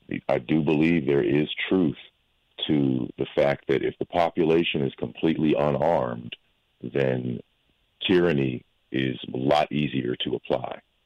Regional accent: New York, United States; I mean, I've always, you know, been a New Yorker. I was born and raised in New York.

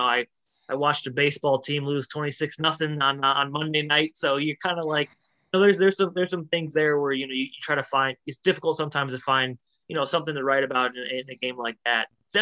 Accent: Crown Point, Indiana, United States; You know, I grew up in Northwest Indiana and Crown Point.

